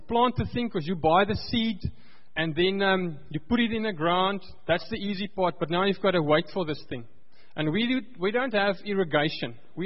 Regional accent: Free State, South Africa; I come from the Free State, okay?

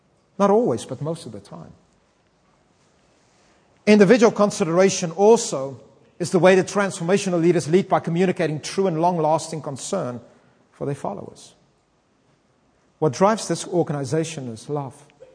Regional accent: South Africa; It's very difficult for me. I come from South Africa, so I'm not always used to this.

